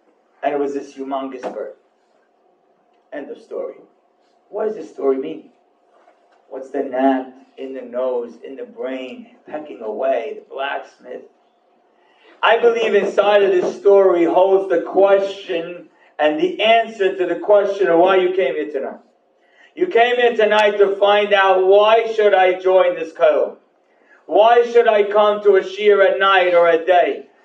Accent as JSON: {"language": "English", "country": "Syria", "said": "Oh, by the way, I'm also from a country that no longer exists. Just for the record, I'm from Syria. It really doesn't exist. So, but people know I'm Sephardi."}